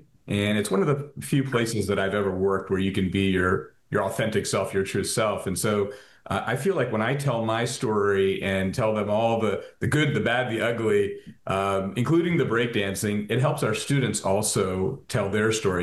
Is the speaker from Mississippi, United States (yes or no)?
no; Philadelphia, Pennsylvania, United States; also born or lived in Delaware County; Grew up in West Philadelphia, Southwest Philadelphia, and Delaware County. I've got two brothers, and I am the middle.